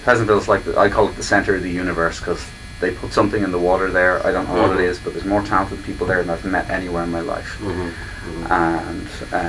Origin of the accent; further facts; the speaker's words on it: Dublin, Leinster, Ireland; now in United States; I hail from Ireland. Dublin, in Ireland, originally.